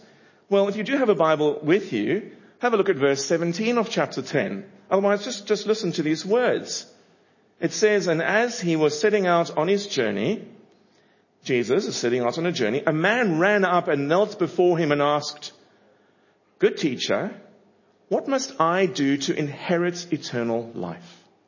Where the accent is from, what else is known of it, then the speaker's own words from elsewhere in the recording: Cape Town, Western Cape, South Africa; accent: South African; moved away; if you're wondering what this funny accent is, it's a South African accent. I'm from Cape Town a long time ago now